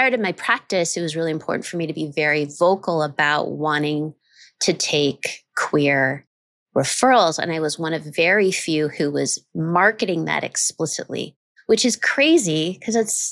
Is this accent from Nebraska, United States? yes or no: yes; Omaha, Nebraska, United States; And I was I grew up in Omaha, Nebraska.